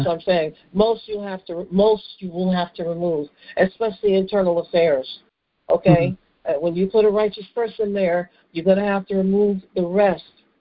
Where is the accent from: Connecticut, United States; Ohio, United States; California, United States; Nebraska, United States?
Connecticut, United States; also born or lived in Florida; obviously I was actually born there, but I grew up in Connecticut.